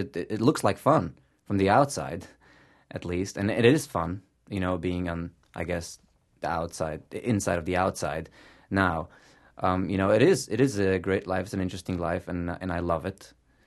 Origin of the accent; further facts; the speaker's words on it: New York City, New York, United States; I grew up in New York City, yes, a stone's throw from Manhattan, but a world away.